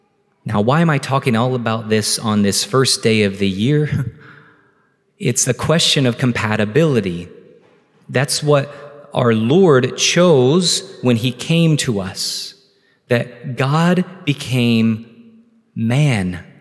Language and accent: English; Kentucky, United States; Remember, I'm from Kentucky. We have to ask these questions.